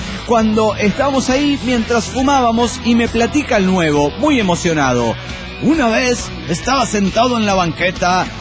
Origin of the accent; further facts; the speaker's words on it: Mexico; Los únicos que cruzamos la frontera, queridos, somos los mexicanos.